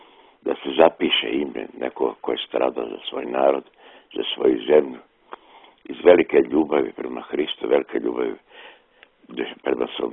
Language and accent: Serbian; Drvar, Federation of Bosnia and Herzegovina, Bosnia & Herzegovina; Ja sam odrastao u Grahovi u Drvaru gdje je crkva bila zatvorena, zakovana i govorili su više nema Boga.